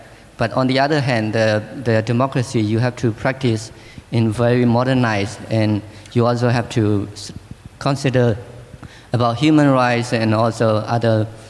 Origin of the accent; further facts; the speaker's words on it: Myanmar; English is a second language; So, first of all, I am from Myanmar.